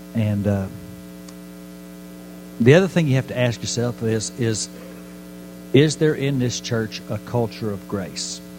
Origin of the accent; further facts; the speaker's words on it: Fort Worth, Texas, United States; I'm from Fort Worth. We're supposed to be the buckle of the Bible Belt.